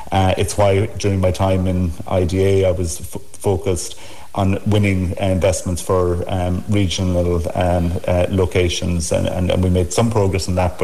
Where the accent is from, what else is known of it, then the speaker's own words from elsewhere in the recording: Abbeydorney, Munster, Ireland; I grew up in Kerry in Abbey Dorney in the 70s and 80s. Obviously a great place to grow up, but it was also a very difficult time economically and and from an employment perspective